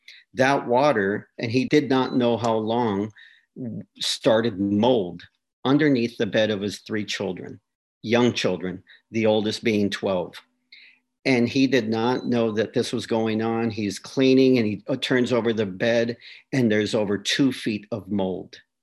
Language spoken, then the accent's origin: English; Calwa, California, United States; up to about when I was about maybe 8 or 9 or 10, I grew up in Calwa. I grew up among, you know, in a farm working family.